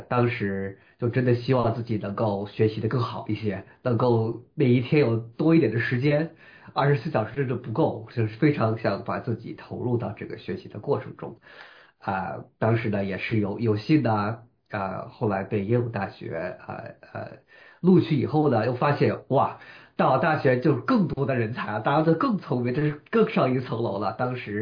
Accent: Seattle, Washington, United States; also born or lived in Pennsylvania; 我是在这边出生的，我在宾夕法尼亚州出生的，然后我

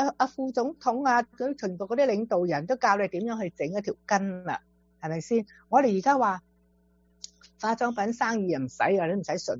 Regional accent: China; 但係如果你去翻我哋中國人嘅超市咧

